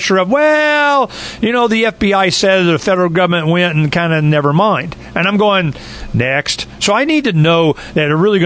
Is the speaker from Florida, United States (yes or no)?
yes; Florida, United States; like I'm from Florida as a kid, you know, my side of my father's family there, 67 counties.